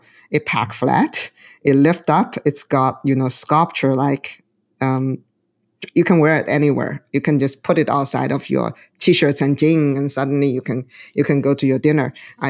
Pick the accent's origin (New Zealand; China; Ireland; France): China; now in United States; I grew up in China. I come to the United States.